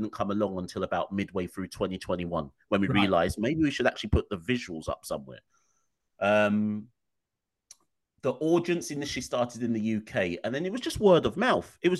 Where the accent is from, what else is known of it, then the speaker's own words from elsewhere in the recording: Jamaica; when I tell people, no, I was born in Jamaica, I went to school in Jamaica